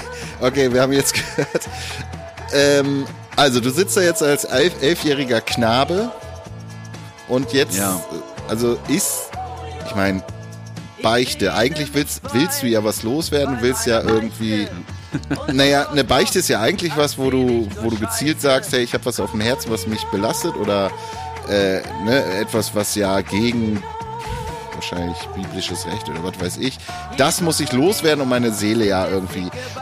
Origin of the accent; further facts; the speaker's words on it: eastern Germany, Germany; Ich komme aus dem Osten, Alter.